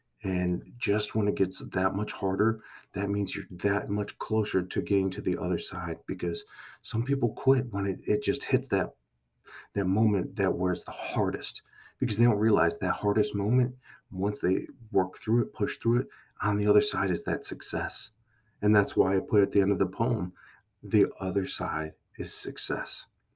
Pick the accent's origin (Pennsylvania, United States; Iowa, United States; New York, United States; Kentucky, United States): New York, United States; Syracuse; I grew up in the Syracuse area, so I always wanted to go to Syracuse University.